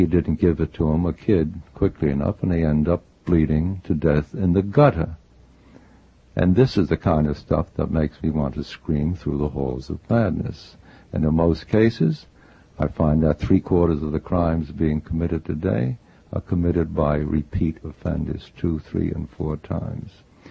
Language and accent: English; New York, United States; I grew up in New York City.